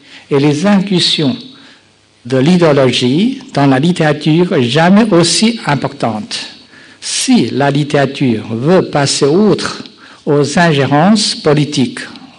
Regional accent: China; born there; French is a second language; sauf mon pays natal, la Chine, je suis encore strictement censuré.

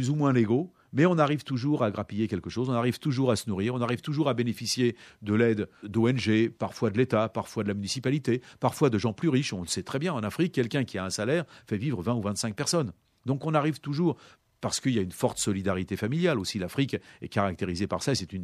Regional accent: Paris, Île-de-France, France; je suis né à Paris, en banlieue parisienne, et j'ai passé toute ma vie à Paris, mais avec des périodes à l'étranger ou des périodes de vacances plus ou moins longues, parfois à la campagne.

